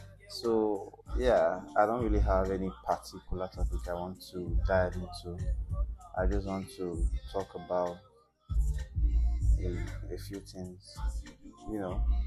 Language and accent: English; Nigeria; It's not easy being Nigerian. It's not easy to stay in Nigeria.